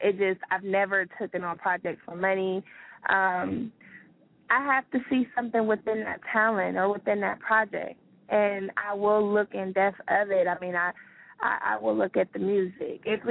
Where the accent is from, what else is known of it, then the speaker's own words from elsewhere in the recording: Columbus, Ohio, United States; I'm from Columbus, Ohio.